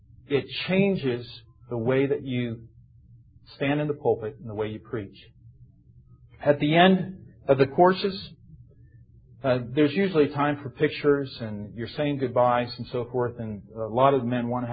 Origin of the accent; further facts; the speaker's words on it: United States; I'm an American. It's a little tough to get that close to people.